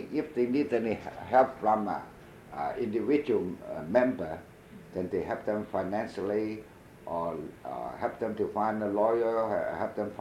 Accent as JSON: {"language": "English", "town": "Shenzhen", "region": "Guangdong", "country": "China", "said": "I came from Shenzhen, you know. Shenzhen, they have more people overseas."}